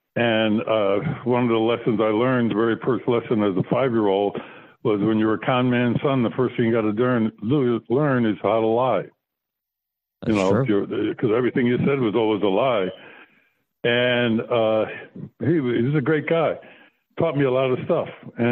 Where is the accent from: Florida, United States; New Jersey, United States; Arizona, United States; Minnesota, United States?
Florida, United States; My wife, we come from Florida.